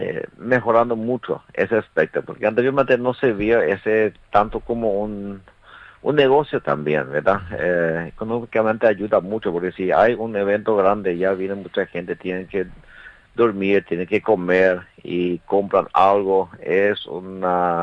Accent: Chaco, Paraguay; tenemos que realmente, como chaqueños también, despertar esto interés y mostrar lo que realmente tiene el Chaco

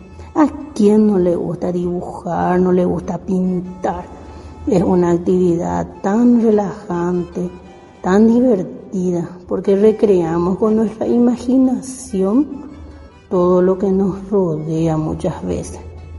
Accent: Paraguay; un tema súper importante que como paraguayos debemos conocer. Vamos a recordar un poquito que nuestra patria se independizó entre la noche del 14 de mayo y la madrugada del 15 de mayo de 1811

